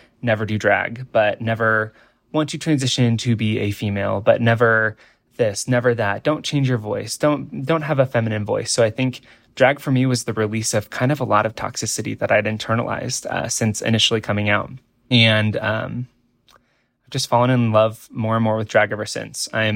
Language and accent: English; Nebraska, United States; Yeah, growing up in Nebraska, I had nature all around me. I lived my life at my grandma's farm and in my backyard.